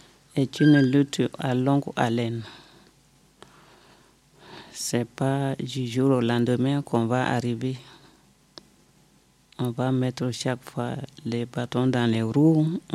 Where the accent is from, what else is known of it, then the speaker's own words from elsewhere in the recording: Mali; Je suis malienne.